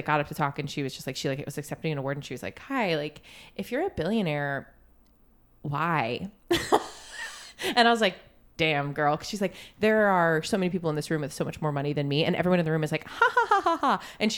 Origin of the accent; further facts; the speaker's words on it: Galway, New York, United States; I grew up in Galway, which is like Hickville, but like Queensbury is a little more, it's more suburb.